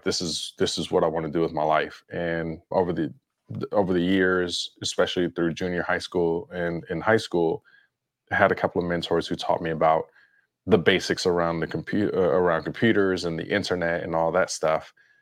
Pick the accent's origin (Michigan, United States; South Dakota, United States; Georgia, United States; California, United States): California, United States; Compton; 87, was growing up in Compton. I was about 4 years old at the time.